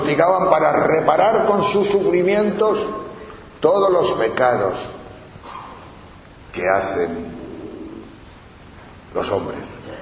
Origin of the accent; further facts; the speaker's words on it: Tejerina, Castile and León, Spain; Yo que soy de Tejerina, sí sé lo que son ortigas.